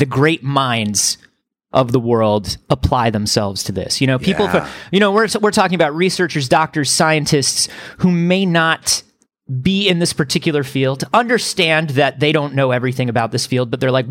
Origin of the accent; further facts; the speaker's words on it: Midwest, United States; accent: Midwestern; Listen, you come over here and you say hamburger. I don't make you say it in my Midwestern ass accent.